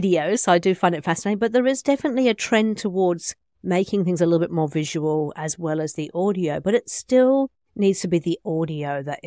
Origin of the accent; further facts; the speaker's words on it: England, United Kingdom; I don't know. I call them a duvet because I'm not from New Zealand, but I'm not sure.